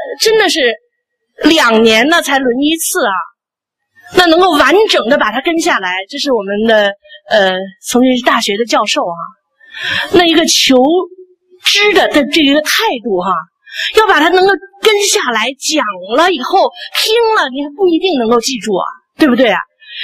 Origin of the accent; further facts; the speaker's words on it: China; 我们都是从很多都是从大陆来的弟兄姊妹，我自己也是无神论背景。